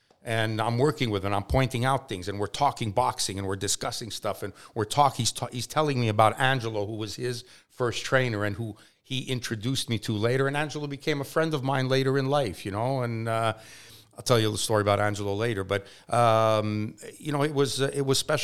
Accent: Quebec, Canada; as a little kid growing up outside of Montreal, you know, in a little town of 5,000 people

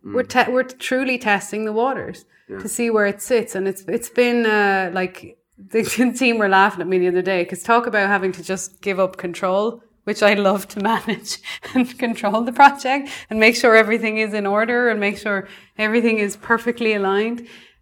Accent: Ireland; So we went to Ireland, to my hometown, to talk to my parents.

